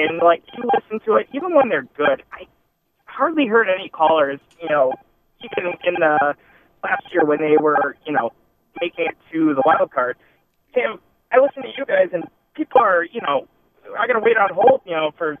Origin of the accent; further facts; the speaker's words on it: Milwaukee, Wisconsin, United States; now in Twin Cities, United States; And, you know, I am from Milwaukee, a little bit, 24 years. But from my experience in the, you know, 4 years I've been up in the Twin Cities area